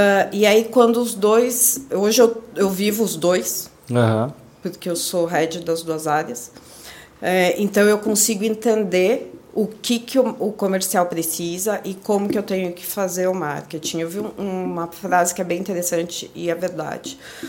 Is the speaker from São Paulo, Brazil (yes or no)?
yes; São Paulo, Brazil; Paulistana nata, amo aquela cidade. Nasci lá, me criei lá